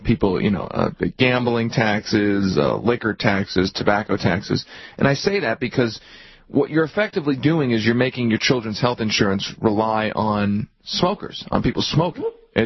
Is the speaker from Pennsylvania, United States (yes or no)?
yes; Philadelphia, Pennsylvania, United States; I grew up in Philadelphia.